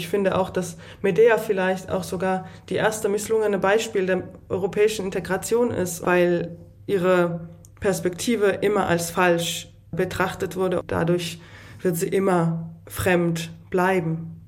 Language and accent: German; Saxony, Germany; born there; also ich darf das von meinem Geburt her sagen, dass Erzgebirge meine Heimat ist.